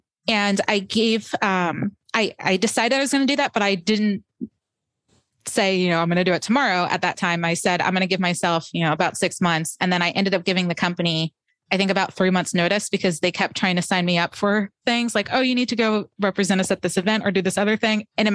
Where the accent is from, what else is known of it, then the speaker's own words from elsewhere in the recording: New Jersey, United States; but I'm from New Jersey and New York's, you know, river away, essentially.